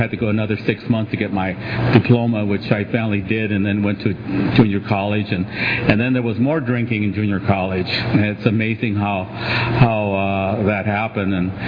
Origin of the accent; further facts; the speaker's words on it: Mountain View, California, United States; And I grew up in the Bay Area, where I did most of my drinking in Mountain View, California, in Santa Clara County.